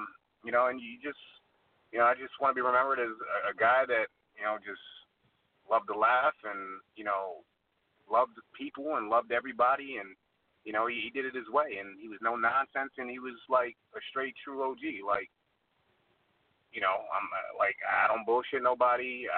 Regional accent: Philadelphia, Pennsylvania, United States; also born or lived in Coatesville; I'm from Philadelphia, Pennsylvania, originally born in Coatesville, small steel mill mining town about 50 miles southwest of Philly.

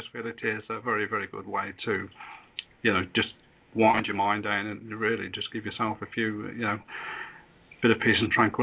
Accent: Stratford-upon-Avon, West Midlands, United Kingdom; I was born in Stratford-on-Avon, where William Shakespeare was, and I lived in a small village just outside there

